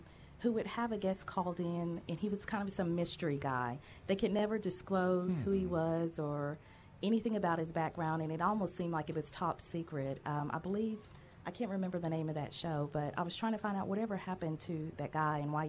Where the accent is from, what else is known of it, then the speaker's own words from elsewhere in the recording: DeSoto, United States; I'm from DeSoto.